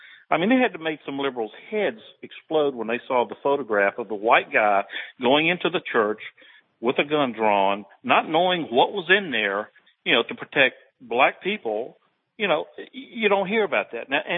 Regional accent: Mississippi, United States; But, you know, growing up in Mississippi, I've realized that you can't, if you're a white person, you can't discuss that.

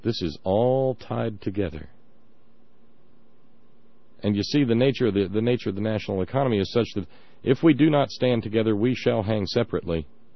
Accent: Alabama, United States; also born or lived in Atlanta, Georgia; I grew up in Alabama, so, you know, I kind of got a right to say this stuff. I lived in Atlanta, so I kind of got a right to say this stuff.

